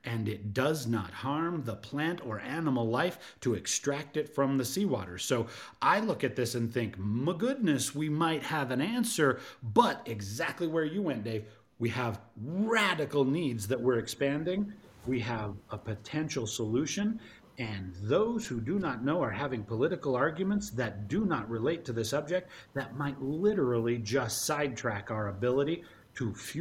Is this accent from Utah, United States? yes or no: yes; Utah, United States; I grew up in Utah as a child